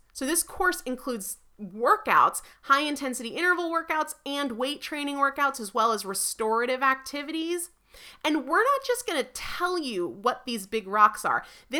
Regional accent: New Hampshire, United States; not only is she a New England girl like me, because, you know, I'm originally from New Hampshire

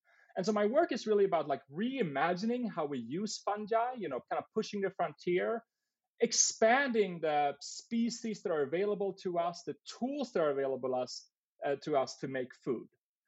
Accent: Sweden; moved away as an adult; now in United States; So I grew up in Sweden, and I kind of originally came to the U.S. when I was just at turn 18 to work in restaurants

